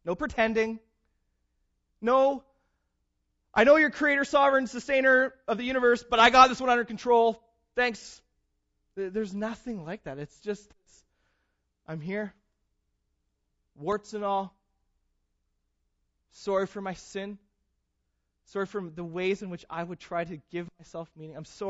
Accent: British Columbia, Canada; Growing up in the Okanagan, I know what this looks like.

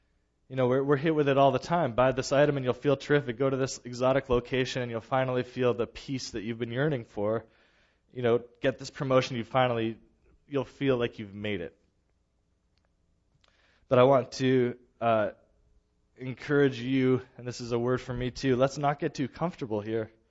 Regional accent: Canada; born there; yes, I was born in Canada

